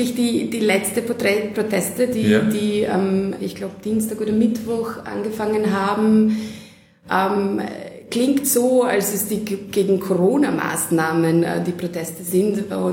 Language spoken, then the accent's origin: German; Serbia; Ich war noch nie in Mailand, bin eine Serbin.